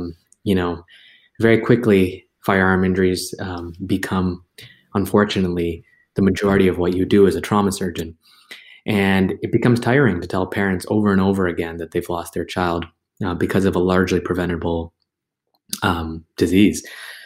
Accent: Canada; moved away as an adult; now in United States; I'm originally Canadian, and I came to the United States about 3 years ago and started some of my specialty pediatric surgery training in Chicago.

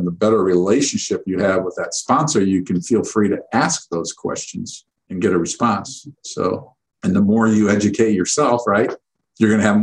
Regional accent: Cleveland, Ohio, United States; now in Sugar Land, United States; have been here for about eight and a half years, transplant from the great state of Ohio, specifically the Cleveland, Ohio submarket.

